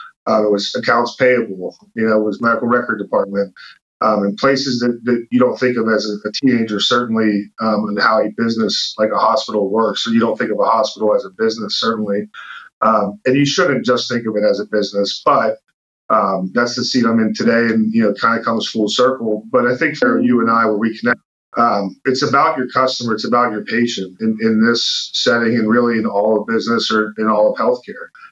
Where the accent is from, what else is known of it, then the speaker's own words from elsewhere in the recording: Pittsburgh, Pennsylvania, United States; now in Dallas, United States; the strong friends and culture that I grew up with in Pittsburgh.